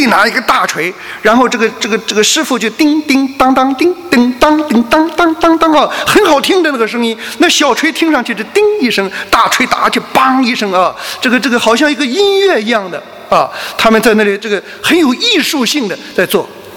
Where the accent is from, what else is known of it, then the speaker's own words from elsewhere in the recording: Shandong, China; 因为我是山东人啊，山东人不大吃米，很多时候吃面。